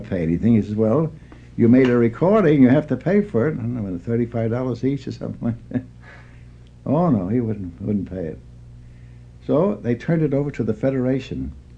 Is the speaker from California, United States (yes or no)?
yes; San Francisco, California, United States; They all knew I was from San Francisco because I was wearing a tie.